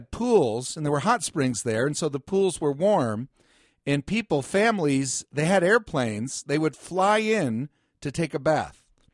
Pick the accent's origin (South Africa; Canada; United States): United States; New Jersey; We're from New Jersey. We thought, oh, it'd be fun to climb on a glacier.